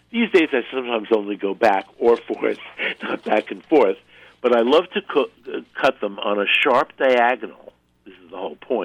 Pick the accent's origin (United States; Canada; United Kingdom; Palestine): United States; Brooklyn, New York; I grew up in Brooklyn, where the only asparagus were in a can